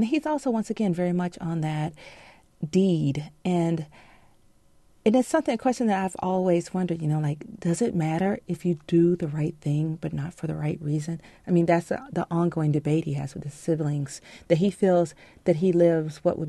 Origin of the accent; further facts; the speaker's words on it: Georgia, United States; I learned this when I was a child. I grew up in Georgia.